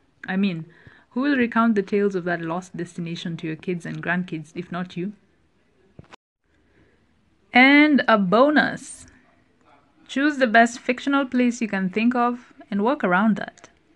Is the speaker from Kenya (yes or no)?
yes; Kenya; I'm saying this as a Kenyan who's lived most of her life in a country that's in the red in that risk index.